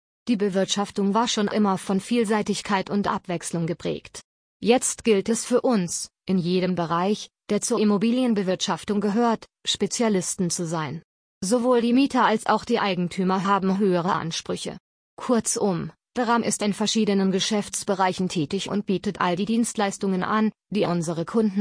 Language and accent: German; Vevey, Vaud, Switzerland; Ich bin ein Kind der Waadtländer Riviera. Ich bin 1971 in Vevey geboren, wo ich meine gesamte Schulzeit verbracht habe und wo ich immer noch wohne.